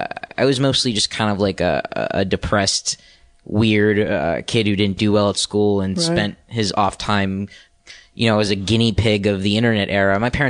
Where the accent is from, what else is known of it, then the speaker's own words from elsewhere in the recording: Tarzana, California, United States; Yeah, I'm a Valley kid. I'm from Tarzana.